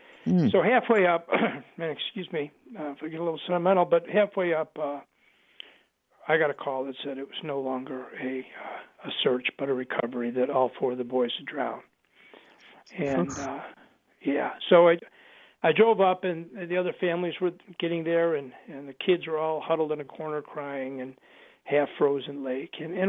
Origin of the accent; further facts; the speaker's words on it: Buffalo, New York, United States; I grew up in Buffalo, so we're Buffalo Bills fans.